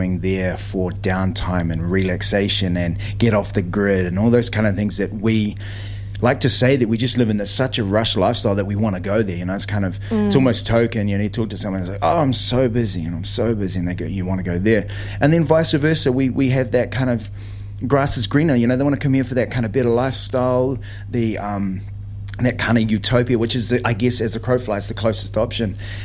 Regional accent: Porirua, Wellington, New Zealand; also born or lived in Niue; And so I grew up in Porirua, which is a big Polynesian community

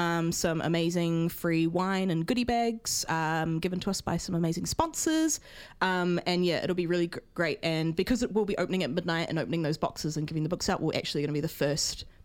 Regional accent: Auckland, New Zealand; Like, I didn't grow up rurally at all. I grew up in Auckland

